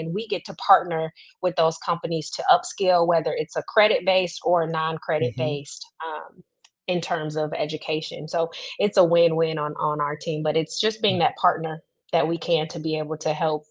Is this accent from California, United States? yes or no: no; Muskegon, Michigan, United States; And even myself growing up in Muskegon, I knew probably half of the things that happen in Muskegon, right?